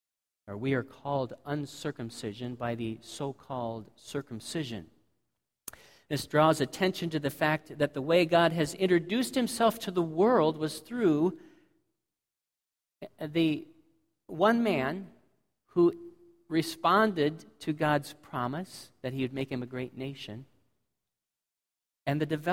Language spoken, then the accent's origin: English; United States; See, we grew up in America, except for Melody. We grew up in America, and we don't think of ourselves so much as a Gentile nation anymore, because we have many generations of Christian heritage.